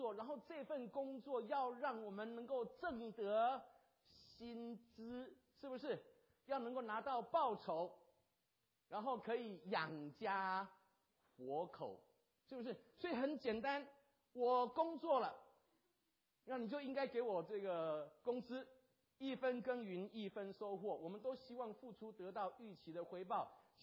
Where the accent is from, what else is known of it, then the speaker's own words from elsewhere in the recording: Taiwan; 我来自台湾